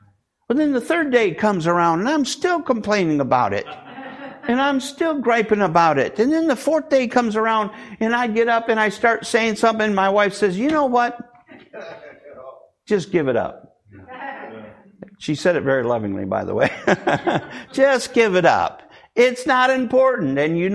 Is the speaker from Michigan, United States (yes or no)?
yes; Michigan, United States; But growing up in Michigan, and you know, as a kid, I was interested in sports.